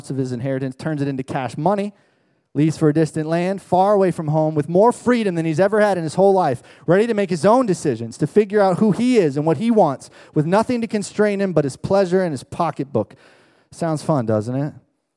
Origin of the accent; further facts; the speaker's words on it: Florida, United States; moved away as an adult; I grew up in Florida, which you may have heard. I left everything I knew to come up here and go to school.